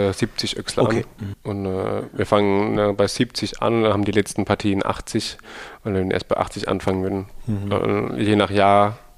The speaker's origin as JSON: {"language": "German", "region": "Rhineland-Palatinate", "country": "Germany", "said": "Wir sind Pfälzer"}